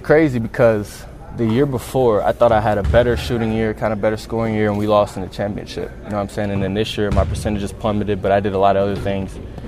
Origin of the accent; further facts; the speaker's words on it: Georgia, United States; And I'm from Georgia, so that heat's thicker.